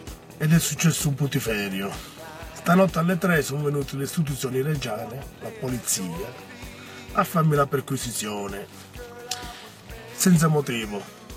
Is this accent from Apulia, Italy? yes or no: no; Cutro, Calabria, Italy; io sono di Cutro e non mi vendo